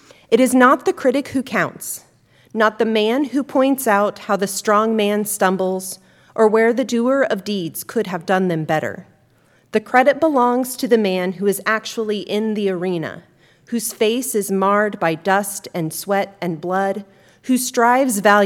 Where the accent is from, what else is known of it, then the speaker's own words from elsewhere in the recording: Plainfield, United States; While I began engaging in leadership opportunities as a kid growing up in Plainfield through student council, Octagon Club, athletic management, and several other clubs